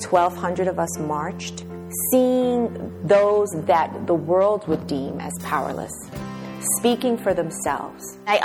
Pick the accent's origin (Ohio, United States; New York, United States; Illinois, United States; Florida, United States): New York, United States; New York City; I grew up in the Bronx River Housing Projects. I was born on Bronx River Avenue, and I never knew that our community was named for the Bronx River, which literally ran two blocks from my home.